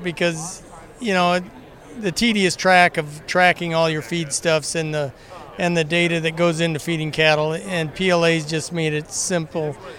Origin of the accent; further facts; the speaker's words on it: Nashua, Iowa, United States; from Nashua, Iowa, Northeast Iowa. We've got a family feedlot and cow-calf operation